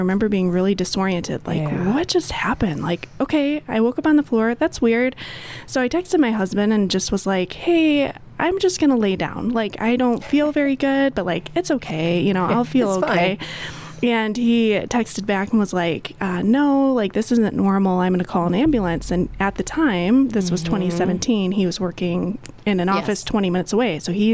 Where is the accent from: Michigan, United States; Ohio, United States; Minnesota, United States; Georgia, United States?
Michigan, United States; moved away as an adult; now in Colorado, United States; I grew up in Michigan and moved out to Colorado about 12 years ago now.